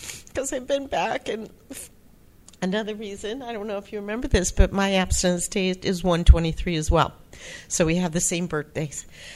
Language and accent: English; San Diego, California, United States; I'm a compulsive overeater, sugar addict. I'm from San Diego.